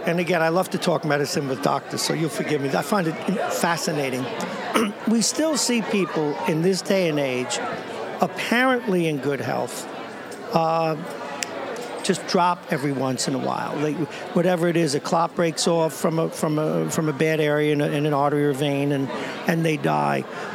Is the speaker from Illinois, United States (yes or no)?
no; Brooklyn, New York, United States; It's a city boy. I grew up in Brooklyn, so I'm enjoying this even more.